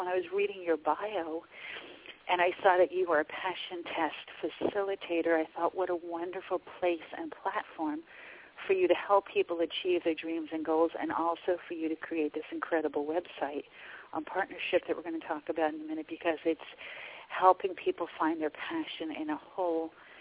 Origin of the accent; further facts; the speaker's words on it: Atlantic City, New Jersey, United States; And it happened to be my hometown. I'm from Atlantic City, New Jersey.